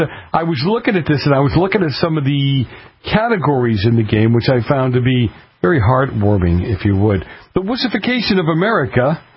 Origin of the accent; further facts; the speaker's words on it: Boston, Massachusetts, United States; See, growing up in Boston, everything has to do with the mafia, right?